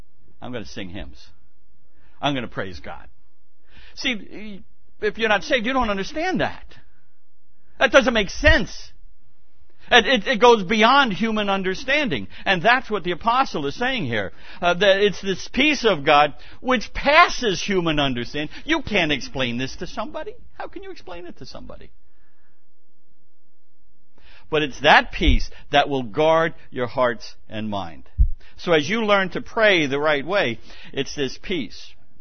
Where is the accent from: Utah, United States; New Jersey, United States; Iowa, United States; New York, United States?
New York, United States; also born or lived in Manhattan; look, I was born in Manhattan. You can't get any more New York than being born in Upper Manhattan, and I've lived here on Long Island my whole life.